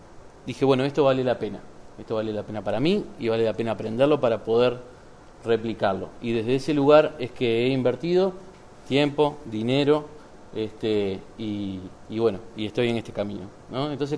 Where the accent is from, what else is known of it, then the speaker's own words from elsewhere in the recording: Uruguay; de Uruguay